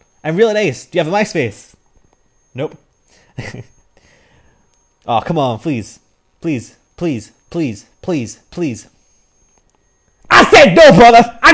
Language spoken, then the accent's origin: English; Scotland, United Kingdom; accent: Scottish; So, I don't want to talk in my normal Scottish accent, so I'm trying my best to speak formally and enunciate properly.